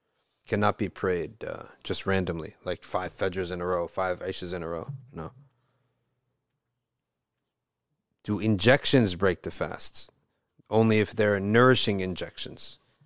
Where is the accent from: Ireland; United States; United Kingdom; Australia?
United Kingdom; Manchester, North West England; I am from Manchester too